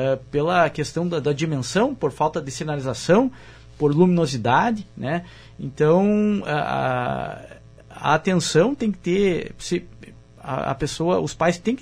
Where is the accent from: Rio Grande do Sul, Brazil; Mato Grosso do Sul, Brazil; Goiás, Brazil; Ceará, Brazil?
Rio Grande do Sul, Brazil; Catuípe; Eu sou de Catuípe, mas eu já convivo bastante tempo aqui.